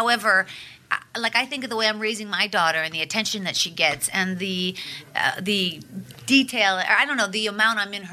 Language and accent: English; Pittsburgh, Pennsylvania, United States; You know, it's true though, like growing up in Pittsburgh, it was like that in terms of drinking, because it was just like a way of life.